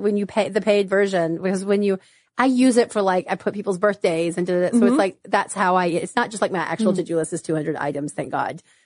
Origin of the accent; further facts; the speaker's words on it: New York, United States; I'm always, as a New Yorker, my purse is just too heavy.